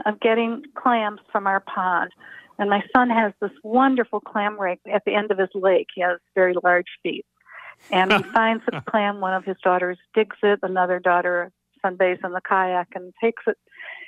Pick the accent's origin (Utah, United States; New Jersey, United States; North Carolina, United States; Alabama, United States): New Jersey, United States; Princeton; from Princeton, New Jersey, and I'm a summer resident in Martha's Vineyard.